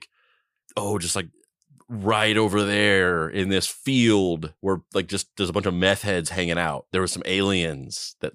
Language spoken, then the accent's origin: English; Roswell, New Mexico, United States; There's a whole museum in my hometown dedicated to him.